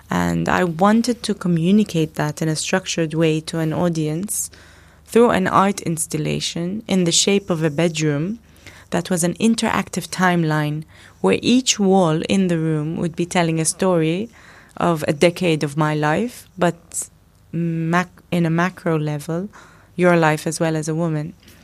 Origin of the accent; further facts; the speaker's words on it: Dubai, United Arab Emirates; my day job, which is in Abu Dhabi, and I'm from Dubai, so managing my time and being between Dubai and Abu Dhabi can be a little hectic.